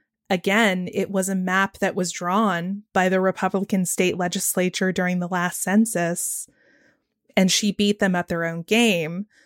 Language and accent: English; Georgia, United States; I wanted to speak about an example that's happening right here in my home state of Georgia related to our 6th and 7th districts.